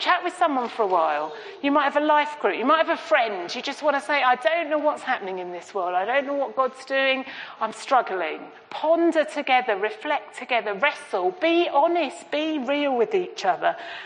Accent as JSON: {"language": "English", "region": "East of England", "country": "United Kingdom", "said": "because I come from Essex."}